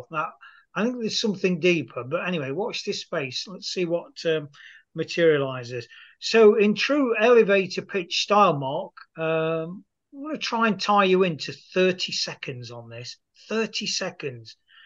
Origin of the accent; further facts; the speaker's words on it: United Kingdom; as a Brit